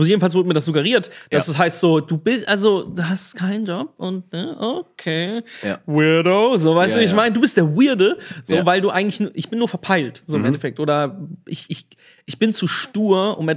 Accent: Karlsruhe, Baden-Württemberg, Germany; Und ich komme aus Karlsruhe ursprünglich.

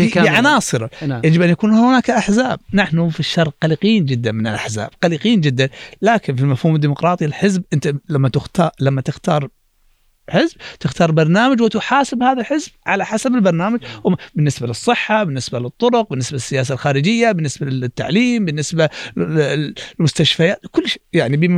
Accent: Kuwait; لكن مع هذا دائما ديمقراطيتنا نحن ككويتيين نفخر ونعتقد أنها مميزة عن غيرنا

